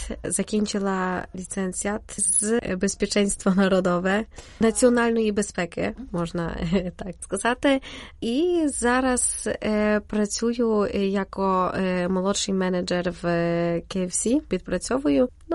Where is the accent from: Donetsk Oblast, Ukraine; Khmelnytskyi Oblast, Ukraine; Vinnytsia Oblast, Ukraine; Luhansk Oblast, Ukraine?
Khmelnytskyi Oblast, Ukraine; Kamianets-Podilskyi; now in Poland; Я родом з Кам'янця-Подільського, вже понад 12 років проживаю в Польщі. Ну, від дитинства я була виховувана в католицькій вірі